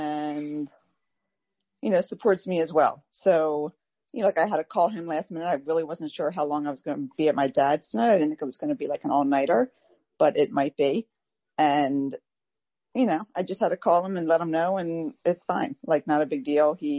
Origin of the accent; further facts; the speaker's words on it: Pennsylvania, United States; Okay. I'm from Pennsylvania.